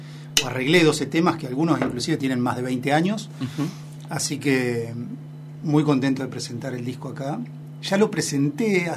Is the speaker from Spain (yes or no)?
no; General Acha, La Pampa, Argentina; Yo soy de General Hacha, nací en General Pico, pero al año me fui a Hacha, y en Hacha me siento de Hacha porque de Pico no tengo un recuerdo.